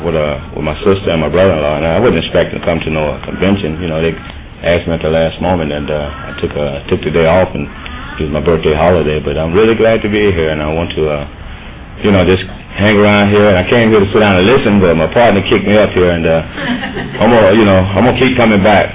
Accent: Los Angeles, California, United States; This is my first NA convention away from home. I'm from Los Angeles, and I'm glad to be here.

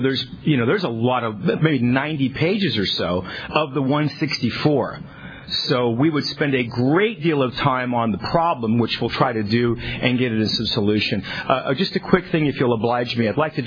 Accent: Tulare, California, United States; I'm a drunk from Tulare.

